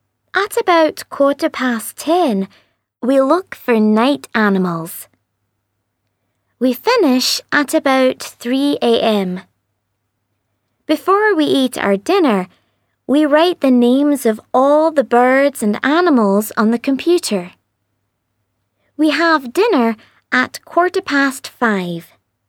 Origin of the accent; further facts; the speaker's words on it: Scotland, United Kingdom; now in Brazil; I'm from Scotland. But I'm not in Scotland now. I'm in Brazil